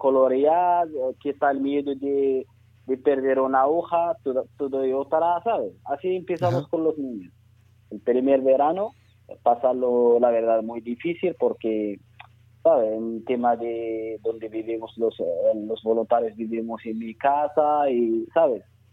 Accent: Errachidia, Drâa-Tafilalet, Morocco; Spanish is a second language; El nombre de la ONG es el nombre de mi pueblo, Rashidia, que vive en el sur de Marruecos, cerca del desierto, Rashidia, un pueblo, y antiguamente Sarsuk.

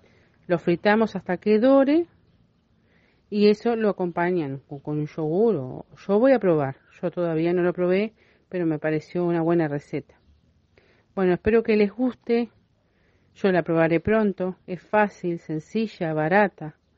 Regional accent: Uruguay; A mí, por ejemplo, en mi país el sancocho no sería sancocho, sería un puchero criollo, como lo preparan ellos en cada país. Para nosotros sería un puchero en Uruguay.

